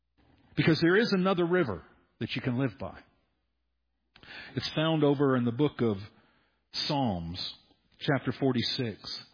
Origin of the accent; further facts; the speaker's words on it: Wyoming, United States; somebody decided they wanted to take me out because they knew I was from Wyoming to a park.